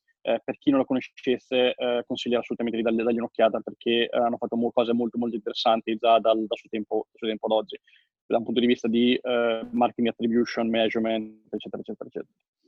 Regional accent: Pesaro, Marche, Italy; moved away; molto parte da Pesaro, nel senso che nato e cresciuto a Pesaro

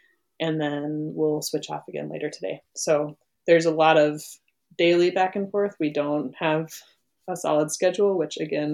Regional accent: Moscow, Idaho, United States; So I grew up in Moscow, Idaho.

